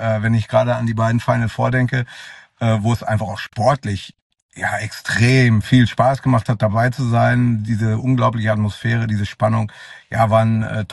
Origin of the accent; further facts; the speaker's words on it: North Rhine-Westphalia, Germany; Als waschechter Ostwestfale ist man doch sehr Handball geprägt